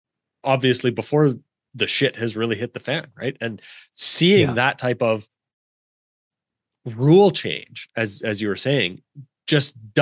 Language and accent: English; Canada; You know, I'm from Canada